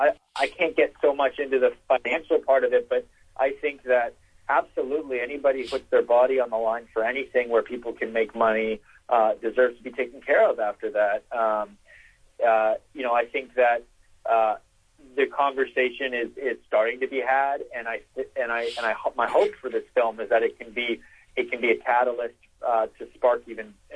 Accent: Vancouver, British Columbia, Canada; I grew up in Vancouver, Canada, so I didn't play a lot of football, but I played a lot of sports.

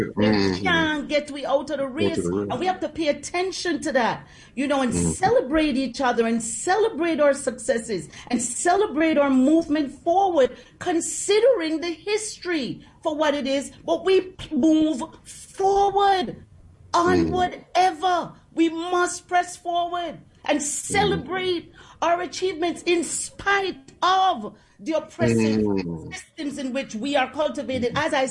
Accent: Jamaica; As a child growing up in Jamaica, I was mentored by Miss Louise Bennett Coverley, Jamaica's first lady of I say, language.

